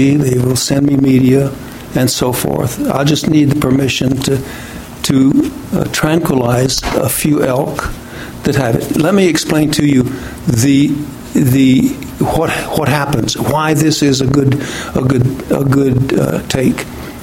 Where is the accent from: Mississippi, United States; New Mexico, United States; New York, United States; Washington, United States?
Washington, United States; Skamokawa; I'm from Skamakaway. That means smoke over water.